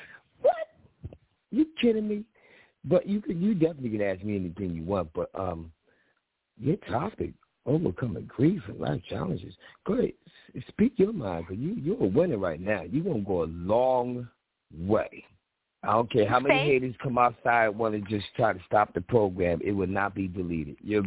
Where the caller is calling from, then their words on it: Philadelphia, Pennsylvania, United States; Well, first of all, I'm calling from Philly.